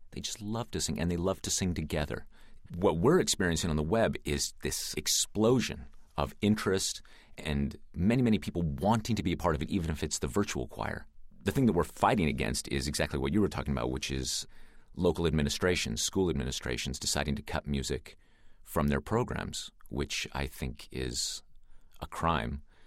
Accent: Nevada, United States; Yeah, I was raised in Northern Nevada, a-religiously, not as an atheist, but really with no exposure at all to religion.

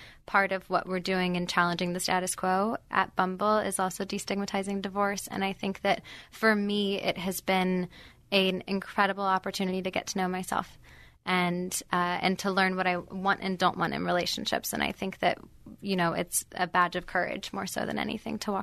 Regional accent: the South, United States; I grew up in the South and that is the token of success is marriage and kids.

